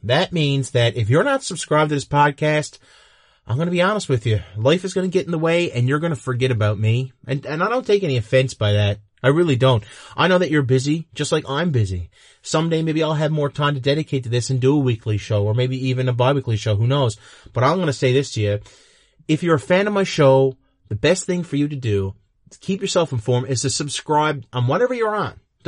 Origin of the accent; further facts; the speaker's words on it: Canada; it's also Canada Day here in the good old Canada. And yes, I am a Canadian citizen